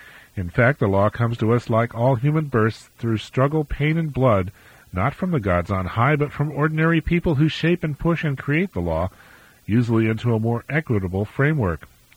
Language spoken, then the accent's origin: English; Louisiana, United States; moved away as an adult; When the civil rights movement came to my home state of Louisiana, I was treated to a front-row demonstration of how civil disobedience could change things for better